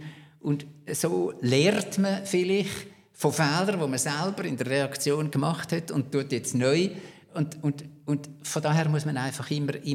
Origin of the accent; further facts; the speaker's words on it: Biel, Bern, Switzerland; accent: Bernese German; also born or lived in Basel; Also, ich bin in Biel aufgewachsen, habe das breiteste Berndeutsch geredet, nachher nach Basel gekommen, in Basel ausgelachen worden, weil ich ein Berner bin.